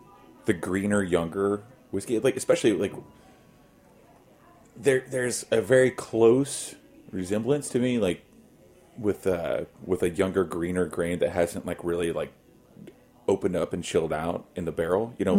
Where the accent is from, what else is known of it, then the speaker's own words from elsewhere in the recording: Oklahoma, United States; I grew up in Oklahoma, so like, you know, I literally grew up in the middle of a wheat field